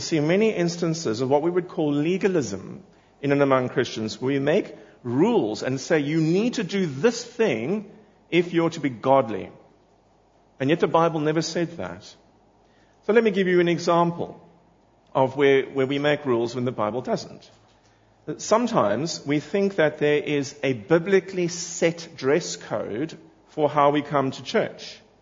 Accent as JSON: {"language": "English", "country": "South Africa", "tie": "born or raised there", "said": "where I grew up in South Africa, when my dad used to go to work, it was a suit and a tie in the early days when I was a little boy."}